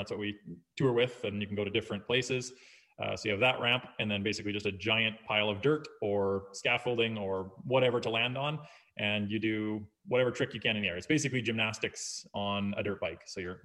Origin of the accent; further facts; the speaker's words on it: Kelowna, British Columbia, Canada; I was born and raised in Kelowna, BC, and I just love it here because of the lake and the mountains and the weather and four seasons.